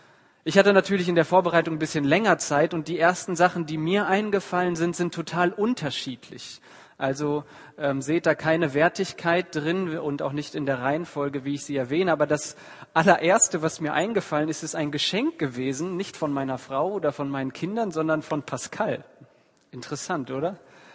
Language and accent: German; Bielefeld, North Rhine-Westphalia, Germany; weil ich komme ja eigentlich aus Bielefeld